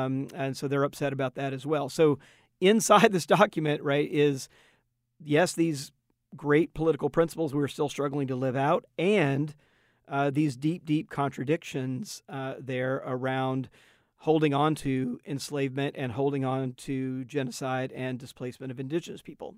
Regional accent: Mississippi, United States; Robert E. Lee was very much revered in my home state of Mississippi today.

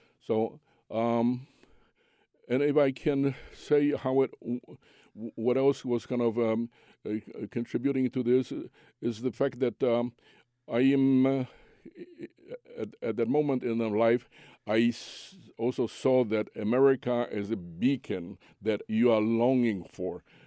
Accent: Poland; being raised on that communist system, I noticed how the system works

